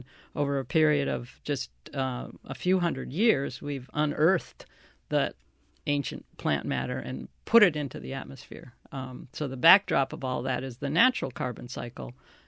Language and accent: English; Michigan, United States; that book was so important because I grew up on Lake Superior, and so I was really connected to that map of Michigan and the Great Lakes.